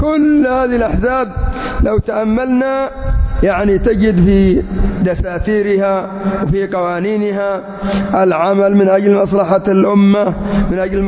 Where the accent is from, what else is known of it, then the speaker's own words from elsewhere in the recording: Yemen; خرجوا على أولياء أمورهم، سواء عندنا في اليمن أو في كثير من البلدان